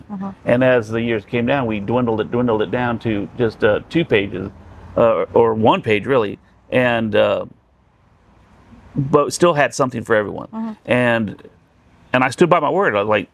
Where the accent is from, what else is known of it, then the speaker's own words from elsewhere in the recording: El Paso, Texas, United States; So, you know, growing up in El Paso, going out to nightclubs and stuff like that, and seeing the bartenders